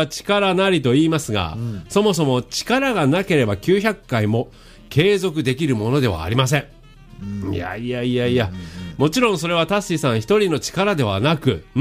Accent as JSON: {"language": "Japanese", "town": "Yokosuka", "region": "Kanagawa", "country": "Japan", "tie": "born there", "said": "もともと横須賀の生まれの私で、"}